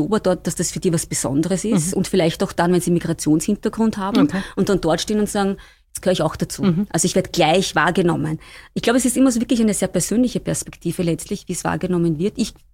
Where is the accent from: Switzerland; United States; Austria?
Austria; Burgenland; wir kommen aus Österreich, aus dem Burgenland